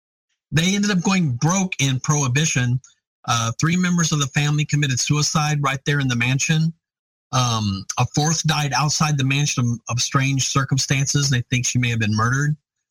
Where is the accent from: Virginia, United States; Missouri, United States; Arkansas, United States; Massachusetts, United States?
Missouri, United States; St. Louis; I grew up in St. Louis, so that's near and dear to my heart.